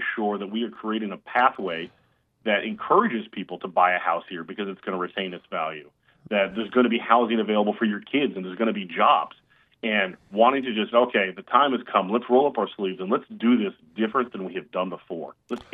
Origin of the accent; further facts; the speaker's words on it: Alaska, United States; I'm born and raised in Alaska